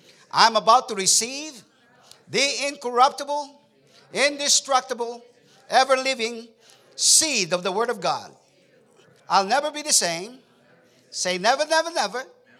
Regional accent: Texas, United States; I have my cowboy boots, so I'm from Texas.

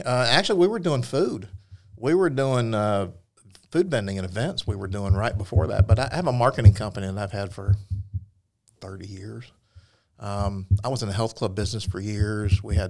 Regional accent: the South, United States; Growing up in the South, you guys know what barbecue and Sunday family dinners and things like that are like.

